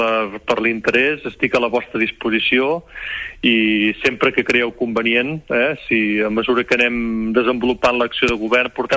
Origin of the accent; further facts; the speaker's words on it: Sant Feliu de Guíxols, Catalonia, Spain; Jo sóc nascut a Sant Feliu de Guíxols.